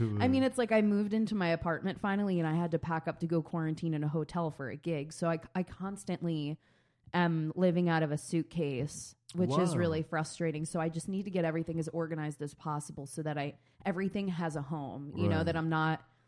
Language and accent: English; New York, United States; I mean, I think so being a New Yorker, you constantly have bags with you